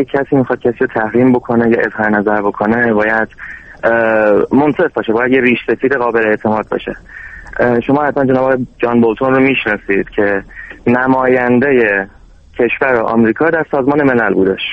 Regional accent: Iran; به عنوان یک ایرانی

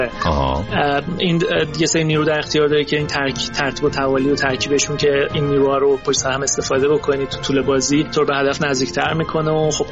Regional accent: Iran; از اینکه به عنوان یه ایرانی بازی ایرانی مصرف میکنن هم یه حس خوبی بهم میده

